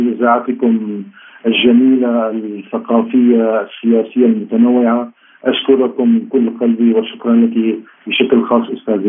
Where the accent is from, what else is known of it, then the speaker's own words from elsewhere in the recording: Syria; هذا يدل على علاقتنا كسوريين